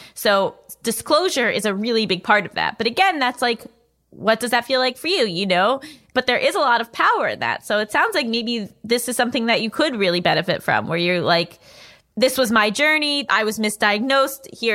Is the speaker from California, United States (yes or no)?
no; New York, United States; Like, I grew up in New York.